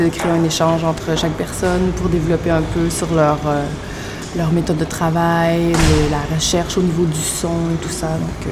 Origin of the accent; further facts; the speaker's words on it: Quebec, Canada; je viens du Québec, je suis ici à titre d'animatrice.